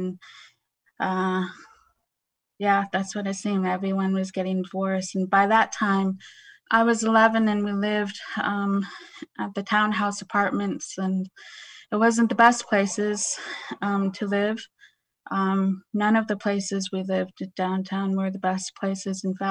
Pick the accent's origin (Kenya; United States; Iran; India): United States; Fairbanks, Alaska; I am going to tell you about growing up in Fairbanks, Alaska. Most of all of my stories are about growing up in Fairbanks.